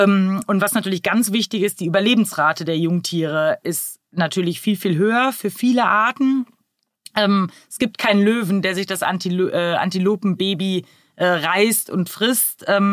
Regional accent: Frankfurt, Hesse, Germany; Und natürlich hier als Frankfurter muss man den Gelbrückenducker nennen.

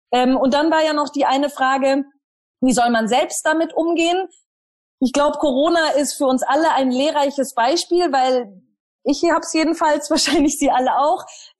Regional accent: Germany; da haben wir ein tolles Buch als Deutsche, nämlich unser Grundgesetz

